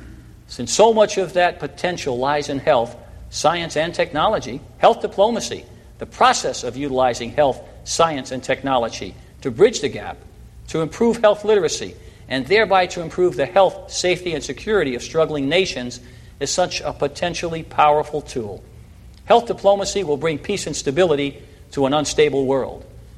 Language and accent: English; New York City, New York, United States; people in places like where I grew up in New York City